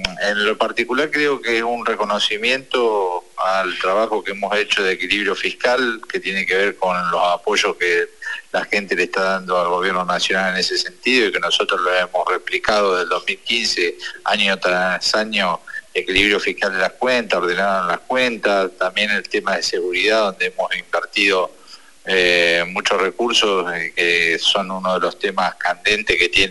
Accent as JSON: {"language": "Spanish", "region": "Buenos Aires", "country": "Argentina", "said": "particularmente como bonaerense poder aportar desde mi lugar y de mi experiencia algo distinto"}